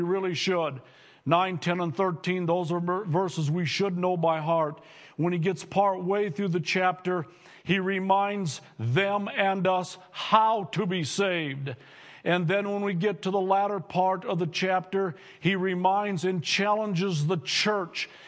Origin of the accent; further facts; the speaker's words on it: Minnesota, United States; We come from Bertha and Pillager and Leader and Lincoln and Staples and Motley and all around us.